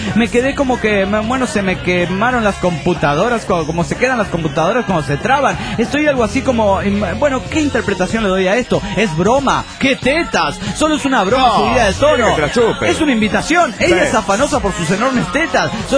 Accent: Villahermosa, Tabasco, Mexico; Hola amigos, ¿cómo están? … de Villahermosa, Tabasco, México.

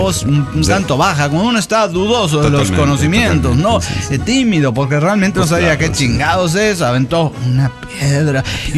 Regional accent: Avellaneda, Santa Fe, Argentina; Soy el arcángel de Avellaneda, Santa Fe, Argentina.

